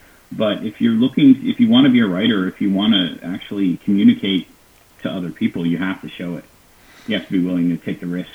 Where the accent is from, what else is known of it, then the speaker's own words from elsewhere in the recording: New York, United States; I grew up in Nurshell, New York. I went to Nurshell High School.